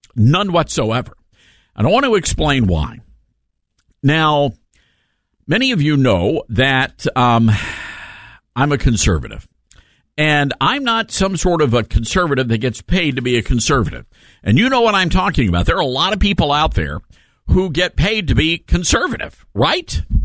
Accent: the South, United States; I grew up in the South, right? I didn't go to some Ivy League school. I had to work my way through college.

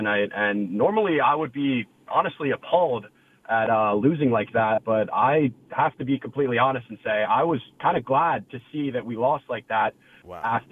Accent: Easton, Maryland, United States; now in Houston, United States; Hey, how's it going, man? I'm from Easton, Maryland. I'm a diehard Orioles fan.

